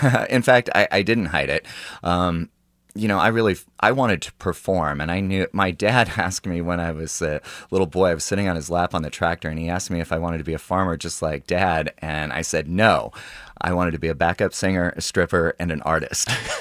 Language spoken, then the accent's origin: English; Lewisburg, Kansas, United States; Lewisburg, Kansas is my hometown